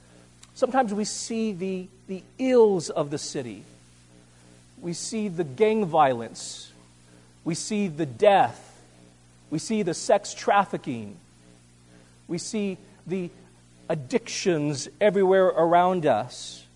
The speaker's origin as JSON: {"language": "English", "region": "California", "country": "United States", "tie": "born or raised there", "said": "I grew up in California, and my father ruined me forever because he took me to the city."}